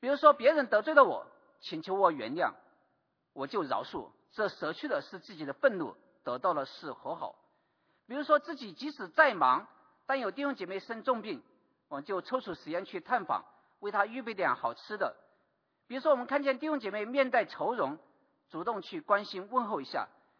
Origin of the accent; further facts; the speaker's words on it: China; 特别是我们从大陆来的弟兄姐妹，然后我们在大陆里面我们习惯的话